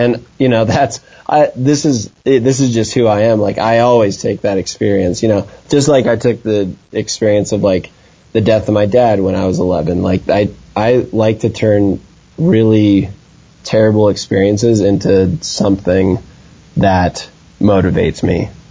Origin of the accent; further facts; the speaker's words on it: Vail, Colorado, United States; growing up in Vail is, it's kind of a tough thing